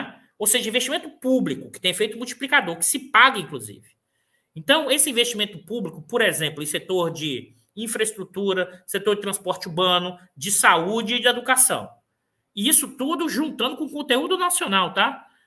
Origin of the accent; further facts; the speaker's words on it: Bahia, Brazil; now in Rio de Janeiro, Brazil; eu sou baiano, mas moro no Rio